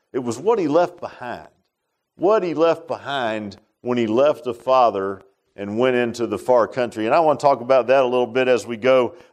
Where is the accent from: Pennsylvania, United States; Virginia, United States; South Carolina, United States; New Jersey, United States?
Virginia, United States; Virginia Beach; I grew up in Virginia Beach.